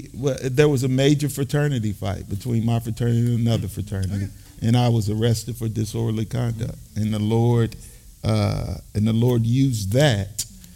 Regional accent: Fort Knox, Kentucky, United States; born there; I was born Fort Knox, Kentucky.

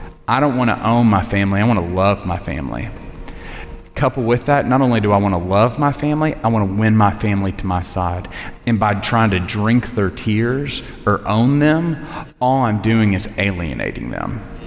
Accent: Tennessee, United States; I'm from Tennessee. It's like a surprise that I got shoes on right now.

